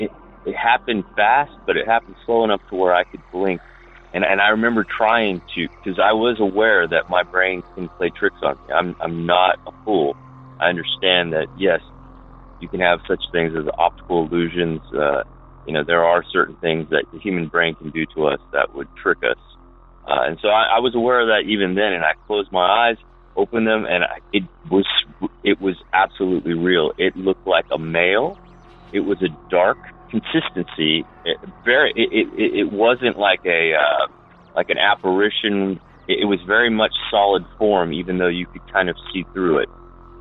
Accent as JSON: {"language": "English", "town": "Bradenton", "region": "Florida", "country": "United States", "tie": "born or raised there", "said": "I'm 42 now. I grew up in Bradenton, Florida. I lived just down the street from the marina there."}